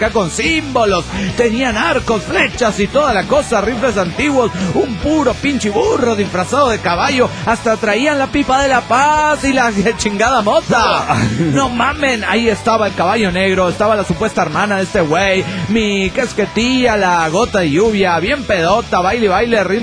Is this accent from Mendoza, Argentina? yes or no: no; Córdoba, Argentina; de Córdoba, Argentina.